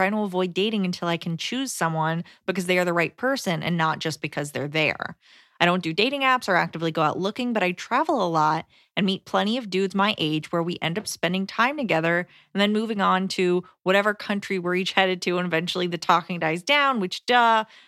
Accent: Canada; I'm Canadian.

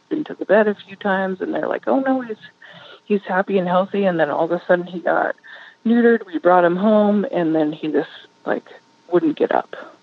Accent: Bend, Oregon, United States; But we're originally from Bend, Oregon.

